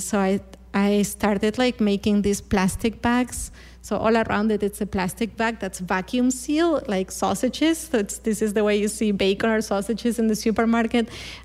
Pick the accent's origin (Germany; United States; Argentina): Argentina; I come from Argentina, where our White House is actually pink.